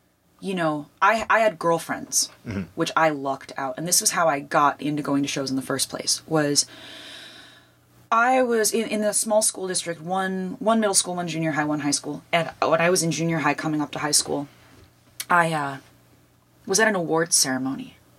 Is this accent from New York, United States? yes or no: yes; Watertown, New York, United States; And then there's these other rural districts around where I grew up in Watertown. There's Carthage, New York.